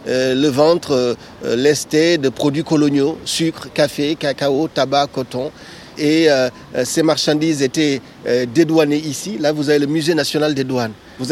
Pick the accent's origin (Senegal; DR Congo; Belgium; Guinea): Senegal; moved away as an adult; now in Bordeaux, France; Moi, je suis arrivé du Sénégal en 1996 pour faire des études de sciences politiques à Bordeaux.